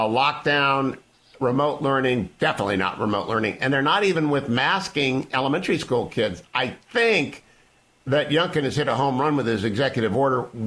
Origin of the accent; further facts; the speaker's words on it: Ohio, United States; I grew up more in Ohio, which is 7 miles from Sharon.